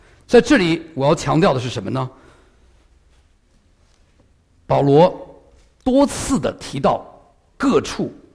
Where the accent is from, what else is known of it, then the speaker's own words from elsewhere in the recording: China; 华人教会的使命，第一个就是向我们自己的同胞传福音，我们是中国人